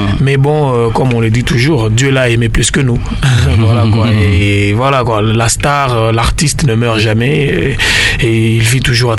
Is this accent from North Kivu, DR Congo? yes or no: yes; Goma, North Kivu, DR Congo; surtout avec la population de l'Est de mon pays, chez moi à Goma, à Beni, tout ce qui se passe là-bas.